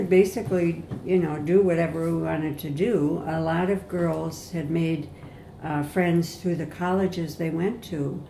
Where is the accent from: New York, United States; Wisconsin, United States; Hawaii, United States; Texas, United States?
Wisconsin, United States; Madison; I grew up in Madison on the east side of town, went to East High School, and been here all my life, really.